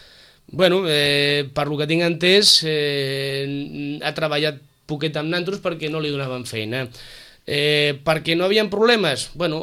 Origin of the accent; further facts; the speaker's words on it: Sitges, Catalonia, Spain; som gent d'aquí de Sitges de tota la vida